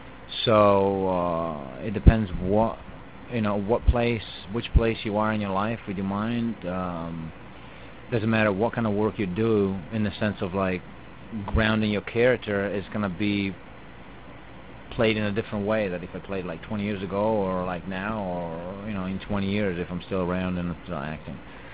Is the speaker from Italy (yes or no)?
yes; Italy; English is a second language; not a stereotypical Italian guy that, you know, imagine. It helped me to be noticed a little more, and my accent helped me a lot.